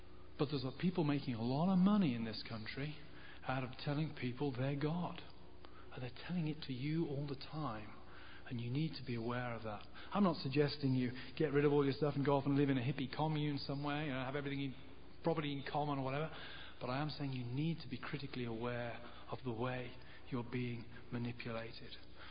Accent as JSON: {"language": "English", "region": "England", "country": "United Kingdom", "lives_now": "United States", "said": "I'm an English person."}